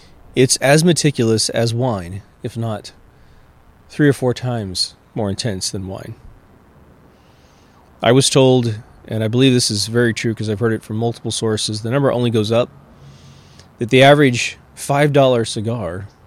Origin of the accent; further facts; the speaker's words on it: United States; What's interesting about being an American and starting off in a New World stash